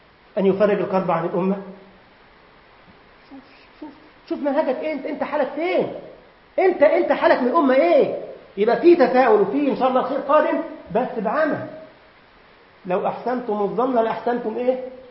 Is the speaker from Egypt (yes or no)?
yes; Egypt; قلت له يا أخي احنا عندنا في مصر شارع اسمه الهرم